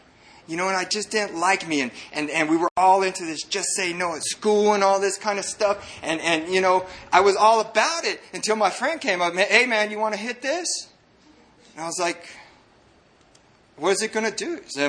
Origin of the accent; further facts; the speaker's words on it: El Paso, Texas, United States; I grew up here in El Paso. I grew up in a military family.